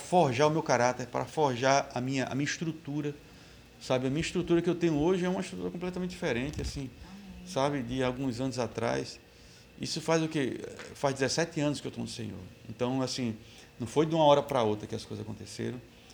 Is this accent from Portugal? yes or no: no; Belém, Pará, Brazil; now in Natal, Brazil; Eu sou de Belém do Pará, né, não tenho familiares aqui